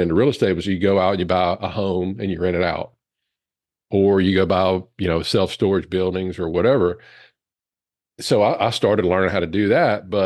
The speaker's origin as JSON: {"language": "English", "region": "Louisiana", "country": "United States", "tie": "born or raised there", "said": "I had the group practice that I was supposed to join here in my hometown in Louisiana."}